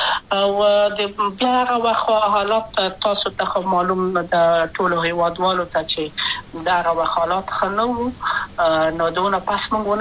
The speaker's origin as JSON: {"language": "Pashto", "region": "Kabul", "country": "Afghanistan", "tie": "born or raised there", "also_born_or_lived": "Wardak", "said": "د پلار مې د وردګو ولایت ته خلک کېدلې، د کابل په تخته پل سیمه کې یم او لویا شویم کابل که یم."}